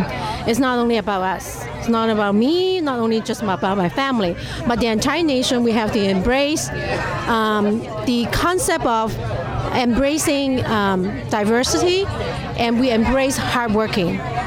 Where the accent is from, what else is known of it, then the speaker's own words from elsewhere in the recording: Hong Kong; moved away; I'm from Hong Kong. I've been here 20-some years